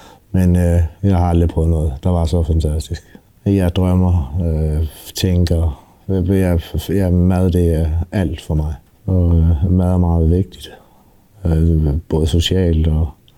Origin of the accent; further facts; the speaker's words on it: Aarhus, Central Denmark Region, Denmark; now in Copenhagen, Denmark; og er født og opvokset i Aarhus, og bor i København